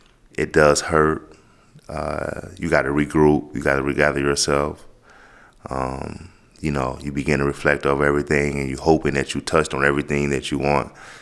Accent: Muskegon, Michigan, United States; I'm from Muskegon, Michigan.

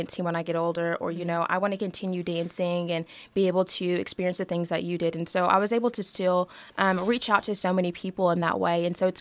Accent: Benton, United States; But like Ellie said, I'm from Benton, and so I never really got the chance to basically go back into my elementary schools or my middle school or junior high

